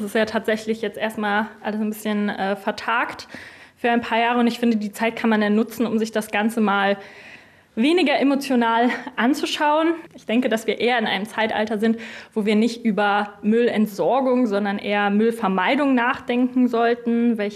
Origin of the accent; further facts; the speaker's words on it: Kürten, North Rhine-Westphalia, Germany; now in Frankfurt am Main, Germany; ich bin 25 Jahre alt, ich komme hier aus Kürten, wohne derzeit in Frankfurt am Main.